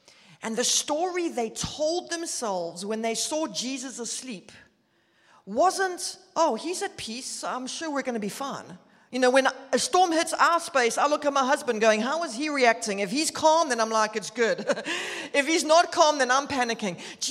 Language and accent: English; Durban, KwaZulu-Natal, South Africa; now in Johannesburg, South Africa; But I'm originally from Durban, and about 4 years ago, we moved to Johannesburg